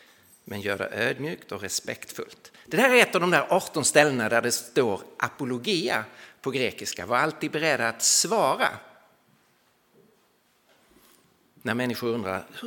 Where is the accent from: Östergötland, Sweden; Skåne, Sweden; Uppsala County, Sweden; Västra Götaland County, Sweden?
Skåne, Sweden; Lund; accent: Skåne; now in Stockholm, Sweden; möjligtvis förråder mig min dialekt att jag inte är riktigt därifrån, utan jag är ju skåning till mitt ursprung, född och uppvuxen i Lund, men bor i Stockholm sedan många år tillbaka.